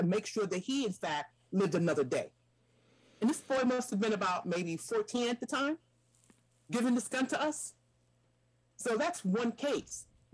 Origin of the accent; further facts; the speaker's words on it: New York, United States; If I may, Mike, I'm from New York. And in the 80s and 90s, there was a lot of gun violence